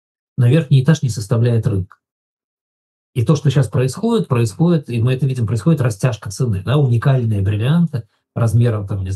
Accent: Russia; now in United Kingdom; я как человек из России

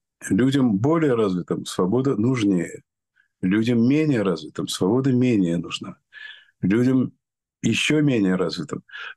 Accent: Russia; now in London, United Kingdom; я из России.

